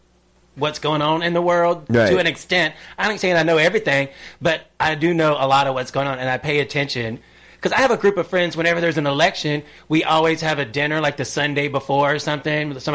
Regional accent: the South, United States; accent: Southern; I can make a more educated statement with a Southern accent than trying to hide my Southern accent

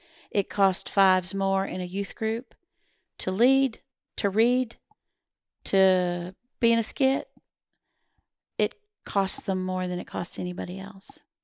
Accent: Texas, United States; we're from Texas, right?

